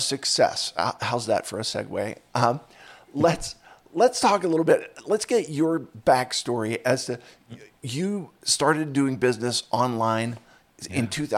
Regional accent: Philadelphia, Pennsylvania, United States; So I grew up in Philadelphia, and Dallas is in the Eagles division.

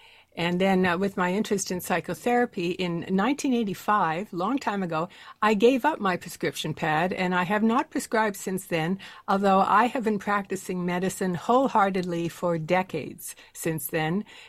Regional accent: Canada; First off, as a Canadian

